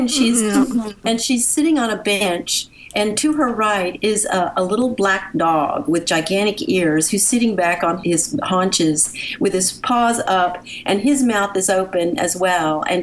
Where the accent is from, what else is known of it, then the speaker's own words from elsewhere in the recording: Tennessee, United States; Well, you know, I grew up in Middle Tennessee, and my parents were Midwesterners who had relocated to the Mid-South